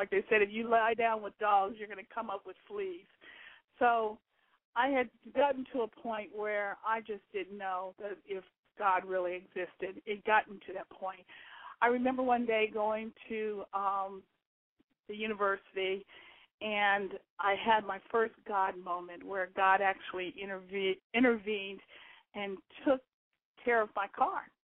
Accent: Georgia, United States; I am a military brat. born and raised in Georgia, moved around.

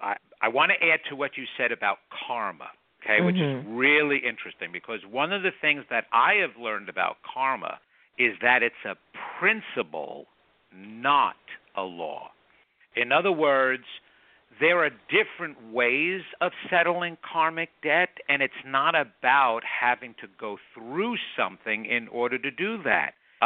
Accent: New York, United States; Now, I'm born and raised in New York.

